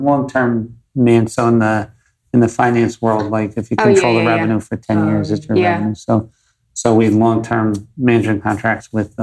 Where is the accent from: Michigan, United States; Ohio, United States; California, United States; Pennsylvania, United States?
Pennsylvania, United States; Scranton; born there; So I was born in Scranton, Pennsylvania, which is a shitty place. Right. And, I was born in an Irish Catholic Italian family that was quasi-violent